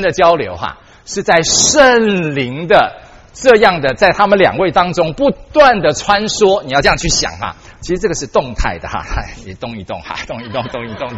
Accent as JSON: {"language": "Chinese", "country": "Taiwan", "said": "我是台湾来的背景哈"}